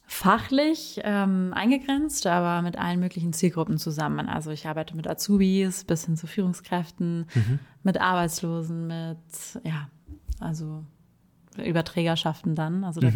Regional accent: Munich, Bavaria, Germany; Ich komme aus München, bin jetzt bald 30

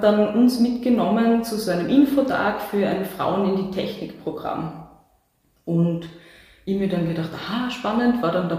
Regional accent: Kumberg, Styria, Austria; Und ich bin aufgewachsen in Graz Umgebung, in Kumberg, das ist ein kleiner Ort

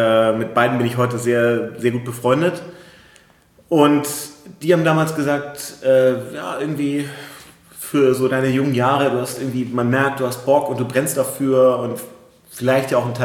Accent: Hamburg, Germany; Ich komme aus Hamburg, genau.

